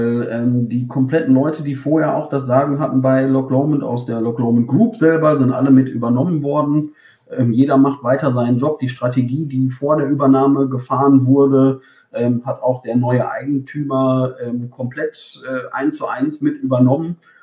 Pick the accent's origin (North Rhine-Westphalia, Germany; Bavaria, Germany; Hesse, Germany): North Rhine-Westphalia, Germany; Ich komme ja aus dem Ruhrgebiet